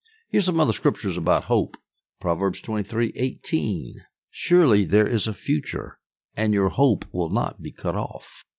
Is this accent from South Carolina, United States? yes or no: yes; South Carolina, United States; the Latin motto that is the motto of my home state of South Carolina.